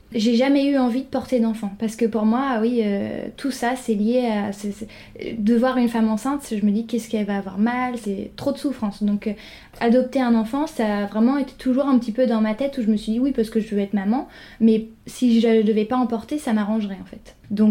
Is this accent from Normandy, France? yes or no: yes; Rouen, Normandy, France; au CHU de Rouen, en Normandie, d'où je suis originaire en fait